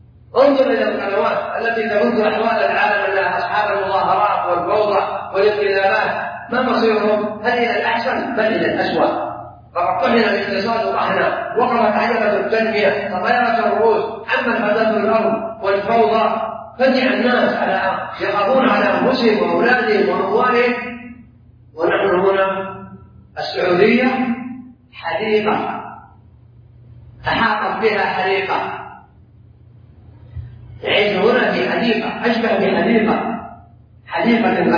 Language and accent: Arabic; Saudi Arabia; التوحيد الخالص، الهدوء، السكينة، الاستقرار، هذا ما نعيشه عندنا في السعودية.